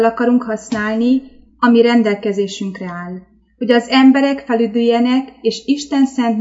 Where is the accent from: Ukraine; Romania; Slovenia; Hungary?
Romania; Sic, Cluj County; also born or lived in Gherla; Én Erdélyben születtem, mégpedig Szamosújváron, Kolozs megyében. Székközségében nőttem fel.